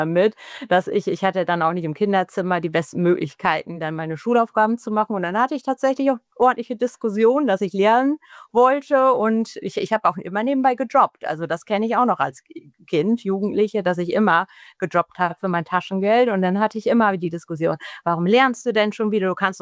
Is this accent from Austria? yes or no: no; Aurich, Lower Saxony, Germany; Das war alles Aurich noch, ja. Ich bin auf dem Land groß geworden. Aurich war tatsächlich noch 15 Kilometer vom Elternort entfernt